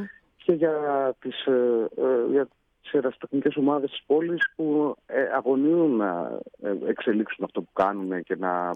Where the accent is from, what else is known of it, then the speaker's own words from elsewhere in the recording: Ioannina, Epirus, Greece; Εγώ μεγάλωσα στα Γιάννενα και αγαπάω πάρα πολύ τον τόπο μου.